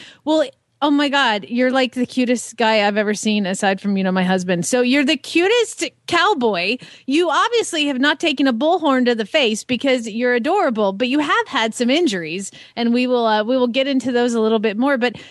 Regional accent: Atlanta, Georgia, United States; I'm from Atlanta.

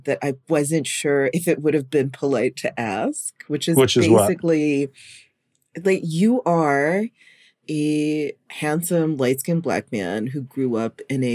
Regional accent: North Carolina, United States; I grew up in North Carolina with a Sephardic Jewish mother from Suriname.

